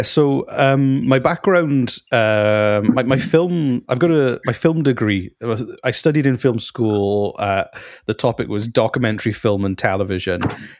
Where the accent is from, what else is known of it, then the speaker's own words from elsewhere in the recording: Wales, United Kingdom; And I just really loved it because we're from Wales.